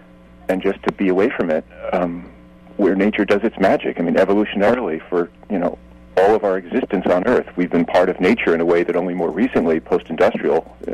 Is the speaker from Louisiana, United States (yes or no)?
no; New York, United States; I'm a kid from New York who always felt calmer when I went out to the country north of New York City